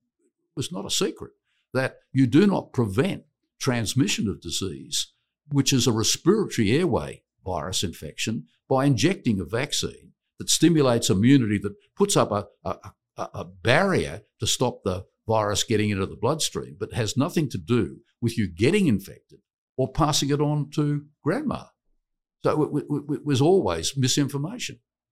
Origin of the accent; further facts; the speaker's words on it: Australia; I'm actually from Australia.